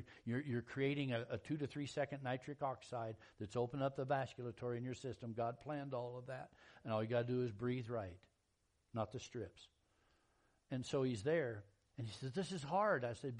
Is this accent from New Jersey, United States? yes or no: no; Texas, United States; Dude, I'm from Texas.